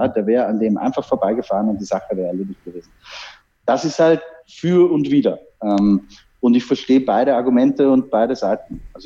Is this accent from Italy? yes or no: no; Austria; für mich als Österreicher ist er gut in Erinnerung